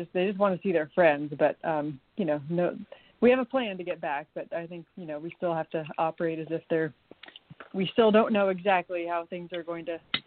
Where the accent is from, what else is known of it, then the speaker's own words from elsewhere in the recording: Canada; growing up in Canada